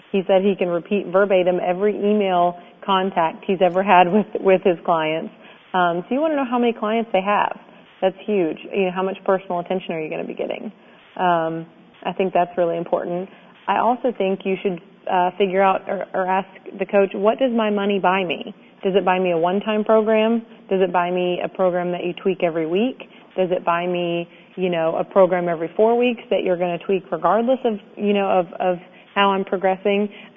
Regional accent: Kentucky, United States; I don't know if it's from, because we're from Kentucky or what. Everybody else says … yeah, we say

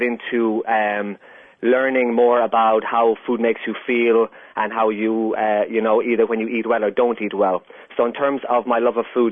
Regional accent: Munster, Ireland; now in California, United States; Yes, I am an Irishman born and bred in County Kerry, the southwest of Ireland, and I'm living over here in sunny California

